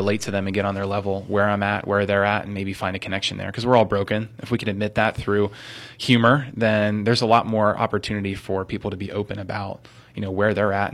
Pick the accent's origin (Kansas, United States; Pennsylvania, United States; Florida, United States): Pennsylvania, United States; Cranberry Township; Native to Cranberry Township, Pennsylvania, so